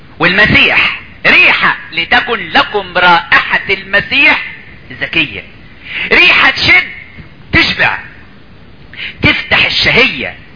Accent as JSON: {"language": "Arabic", "region": "Upper Egypt", "country": "Egypt", "said": "عندنا في الصعيد يقولك العيلتين بينهم ايه؟ بينهم دم"}